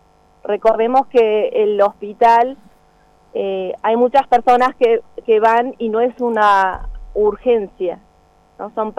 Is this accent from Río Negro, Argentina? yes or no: yes; Bariloche, Río Negro, Argentina; born there; nací en Bariloche.